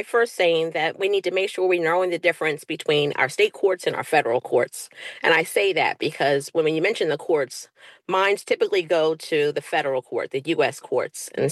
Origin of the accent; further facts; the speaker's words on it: West Chester, Pennsylvania, United States; I'm actually out in my hometown of Westchester, Pennsylvania right now, knocking on doors